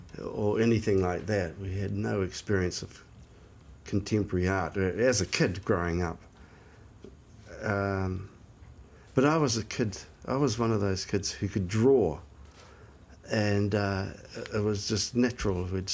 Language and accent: English; Tolaga Bay, Gisborne, New Zealand; I grew up in Uawa, Tolaga Bay, up on the east coast, 50 k's north of Gisborne, in an idyllic environment it was in those days. I didn't know anything else. It was a community of some around 1,000 people.